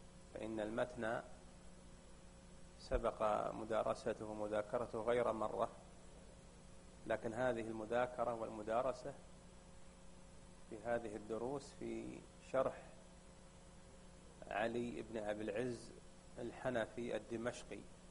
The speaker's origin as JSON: {"language": "Arabic", "country": "Saudi Arabia", "said": "فإن أهل العلم في بلدنا المملكة العربية السعودية"}